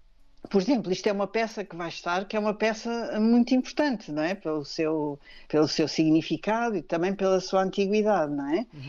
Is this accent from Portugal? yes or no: yes; Portugal; Judeus em Portugal, claro, estou em Portugal, sou portuguesa.